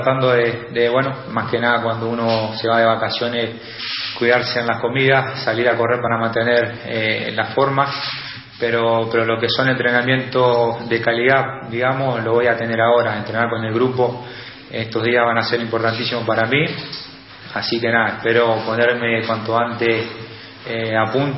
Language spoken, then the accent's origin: Spanish; Uruguay; No sé, es verdad que los uruguayos somos muy competitivos.